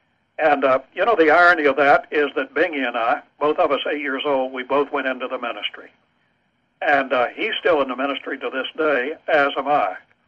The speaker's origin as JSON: {"language": "English", "region": "West Virginia", "country": "United States", "tie": "born or raised there", "said": "As I say, I grew up in West Virginia. My parents were very devout, so I grew up in a Christian home."}